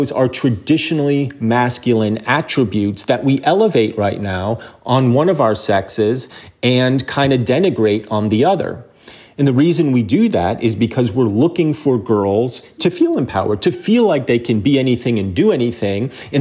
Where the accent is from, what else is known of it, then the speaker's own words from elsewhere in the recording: New Jersey, United States; are better citizens than the people that I grew up with in New Jersey in the 1980s.